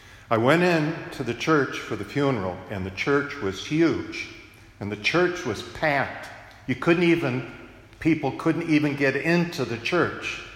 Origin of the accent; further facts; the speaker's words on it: Syracuse, New York, United States; That's not what I grew up with in Syracuse, New York, with my diocesan priest.